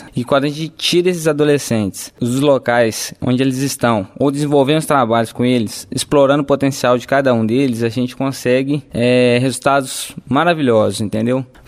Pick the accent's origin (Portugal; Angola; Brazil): Brazil; Ouro Preto, Minas Gerais; sou de Ouro Preto